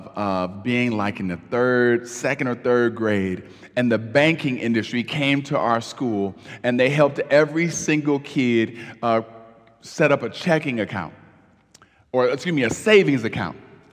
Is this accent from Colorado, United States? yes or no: no; East Cleveland, Ohio, United States; now in Detroit, United States; But the posture, unfortunately, I had to have growing up in East Cleveland, Ohio, the same posture I have in raising my children in Detroit